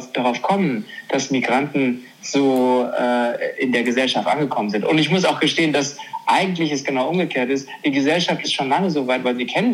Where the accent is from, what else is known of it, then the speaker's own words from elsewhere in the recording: Germany; Sondern ich bin schon sehr deutsch. Ich bin Deutscher einfach.